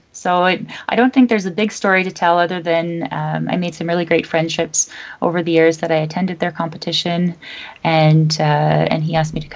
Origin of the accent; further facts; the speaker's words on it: Halifax, Nova Scotia, Canada; the national competition came close to my hometown in Halifax, Nova Scotia.